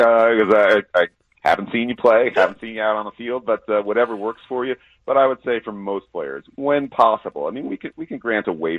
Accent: New York, United States; I'm from New York myself, and you mentioned the Yankees earlier

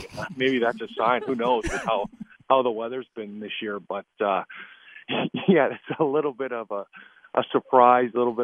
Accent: Canada; When I grew up in Canada

